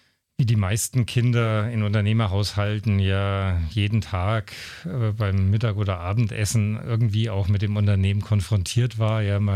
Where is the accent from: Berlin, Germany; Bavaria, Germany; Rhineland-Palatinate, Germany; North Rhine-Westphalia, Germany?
Bavaria, Germany; Beringersdorf; Ja, ich bin hier in Beringersdorf aufgewachsen, hier in die Grundschule gegangen. Damals war Beringersdorf ja noch eine eigene Gemeinde.